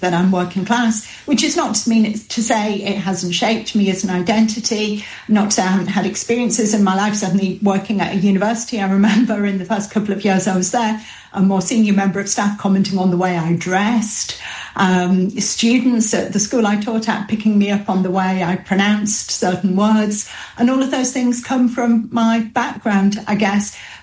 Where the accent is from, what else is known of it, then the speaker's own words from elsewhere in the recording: Middlesbrough, North East England, United Kingdom; I grew up in Middlesbrough, one of five kids.